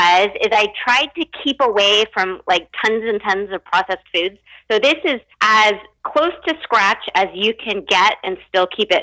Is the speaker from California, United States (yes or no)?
yes; California, United States; I'm from California. I can't go to a potluck unless there's a vegan and vegetarian option.